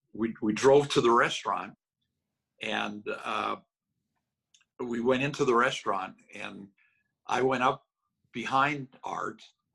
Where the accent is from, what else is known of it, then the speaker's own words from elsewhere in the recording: United States; I couldn't do it as an American.